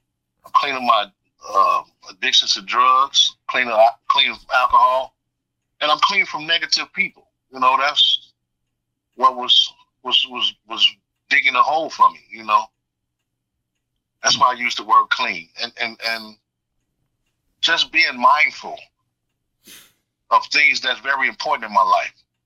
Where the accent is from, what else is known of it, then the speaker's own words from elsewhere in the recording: Chicago, Illinois, United States; now in California, United States; Well, first of all … Born and raised in Chicago, Illinois. Landed out in California, November 13, 2018.